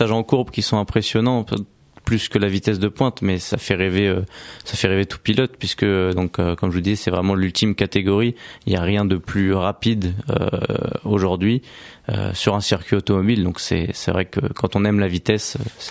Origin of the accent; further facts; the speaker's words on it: Ronquerolles, Île-de-France, France; also born or lived in Pontoise; Et ma mère habitait depuis 3 ans, il me semble, à Ronquerolles, donc j'ai vraiment toujours vécu à Ronquerolles étant jeune.